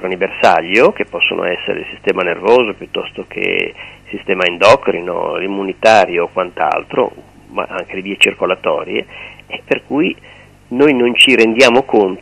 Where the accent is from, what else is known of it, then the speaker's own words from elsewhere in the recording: Genoa, Liguria, Italy; Si può fare a costo zero, lo ribadisco come genovese